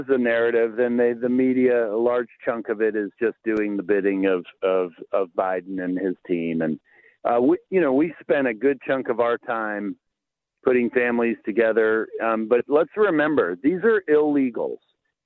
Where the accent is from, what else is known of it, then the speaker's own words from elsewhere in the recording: Edison, New Jersey, United States; born there; No, I was born up there in Edison